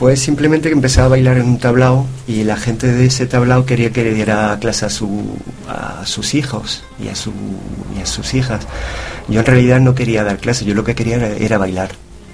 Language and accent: Spanish; Córdoba, Andalusia, Spain; also born or lived in Belgium; Primero, es de mi tierra, de Córdoba